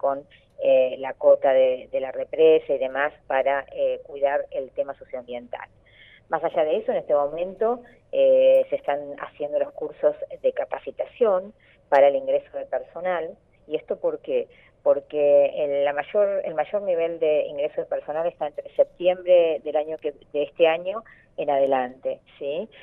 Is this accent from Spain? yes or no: no; Santa Cruz, Argentina; moved away; cuando yo me fui de Santa Cruz a estudiar, dejé una Santa Cruz.